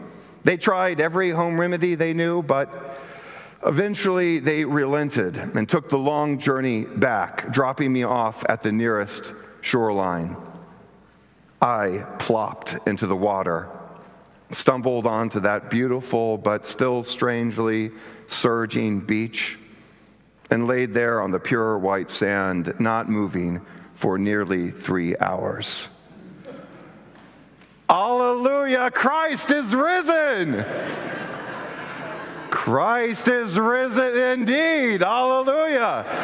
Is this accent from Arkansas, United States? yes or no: yes; Arkansas, United States; Born and raised in Arkansas, the deepest sea for us had been 60 feet to the bottom of Beaver Lake.